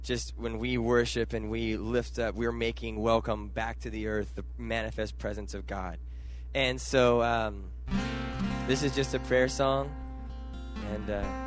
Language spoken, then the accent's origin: English; Hillsboro, Texas, United States; I'm from Hillsboro, Texas, not Oregon or California.